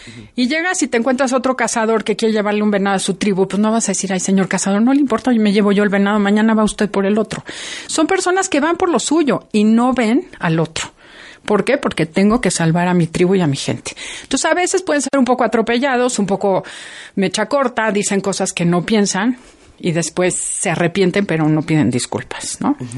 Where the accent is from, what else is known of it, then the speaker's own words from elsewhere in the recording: Mexico; si nosotros como mexicanos no sentimos que merecemos